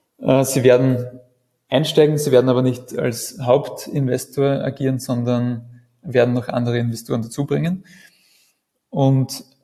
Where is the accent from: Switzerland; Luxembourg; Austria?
Austria